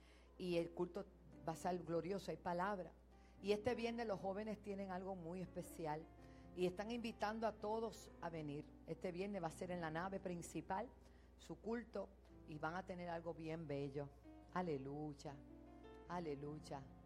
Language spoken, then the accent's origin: Spanish; Panama; Y quiero enviar un saludo muy especial a mi tierra que amo, Panamá.